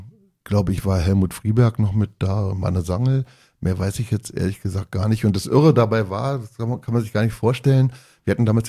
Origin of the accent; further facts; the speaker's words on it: Berlin, Germany; Mein Vater ist in Wedding geboren und auch gebürtiger Berliner gewesen. Wir sind jetzt schon in der dritten Generation Berliner.